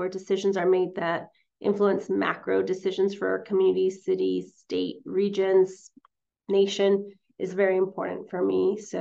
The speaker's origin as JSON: {"language": "English", "town": "Huntington Park", "region": "California", "country": "United States", "tie": "born or raised there", "said": "growing up in South Los Angeles and the Southeast cities, where I truly say I hail from the Southeast cities, specifically Huntington Park, where my parents still reside."}